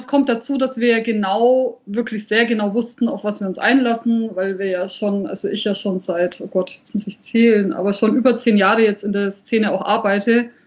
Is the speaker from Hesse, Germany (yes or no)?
no; Nuremberg, Bavaria, Germany; born there; ich bin ja wirklich in Nürnberg geboren. Das heißt, ich habe es bis nach Fürth geschafft.